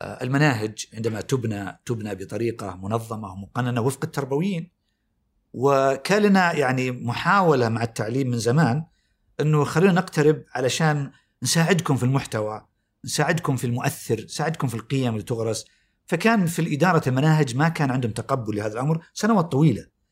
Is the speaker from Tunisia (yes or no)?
no; Saudi Arabia; في كثير من الرؤى يعني تعالج المشكلة اللي عندنا في السعودية